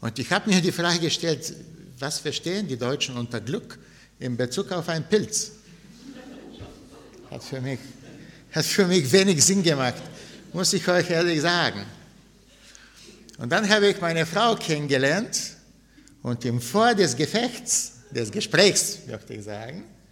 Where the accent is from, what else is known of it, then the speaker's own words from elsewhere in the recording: Bulgaria; German is a second language; was mich geprägt hat als Kind in meiner Heimat in Bulgarien. Ich komme auch aus Bulgarien.